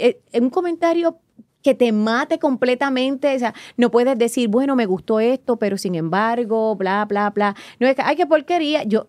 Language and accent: Spanish; New York, United States; yo hablo como ellos porque yo vengo de Nueva York.